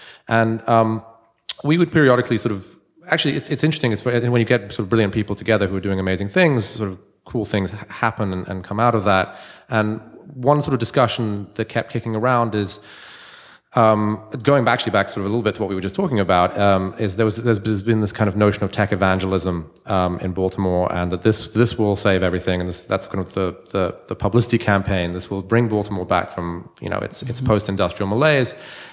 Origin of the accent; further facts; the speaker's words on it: London, United Kingdom; I'm from London originally.